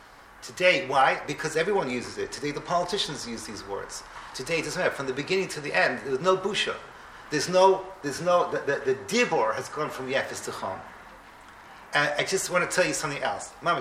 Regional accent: London, United Kingdom; I remember when we grew up here in London

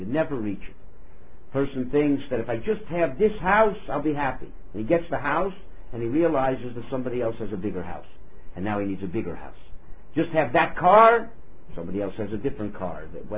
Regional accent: Miami, Florida, United States; I come from Miami originally.

